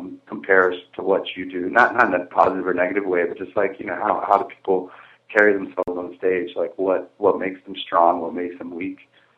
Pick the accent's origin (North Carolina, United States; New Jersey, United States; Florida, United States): North Carolina, United States; we drove down to North Carolina and, went to my hometown, went to where me and Garrett grew up